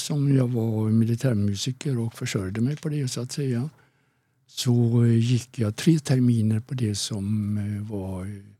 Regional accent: Skövde, Västra Götaland County, Sweden; Jo, jag föddes i Skövde som är i Västergötland.

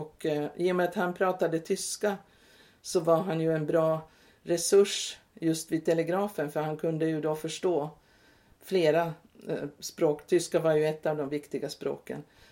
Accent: Turku, Southwest Finland, Finland; born there; Jag föddes i Åbo under kriget.

